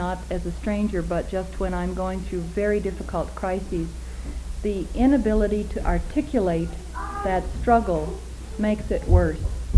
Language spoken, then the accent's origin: English; United States; I'm an American